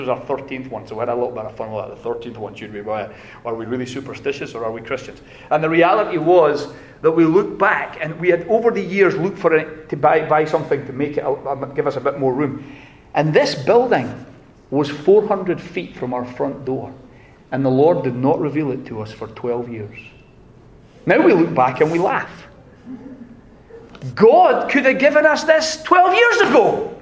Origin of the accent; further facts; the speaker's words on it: Scotland, United Kingdom; I'm a Scotsman, so...